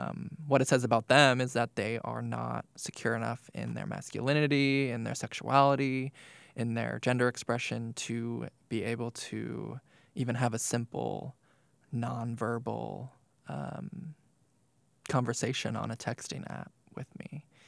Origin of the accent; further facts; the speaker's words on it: Macungie, Pennsylvania, United States; I'm from Macungie, Pennsylvania.